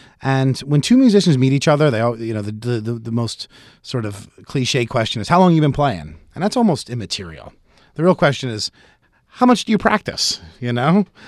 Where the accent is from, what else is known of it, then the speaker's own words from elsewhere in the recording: Philadelphia, Pennsylvania, United States; I am from Philly originally.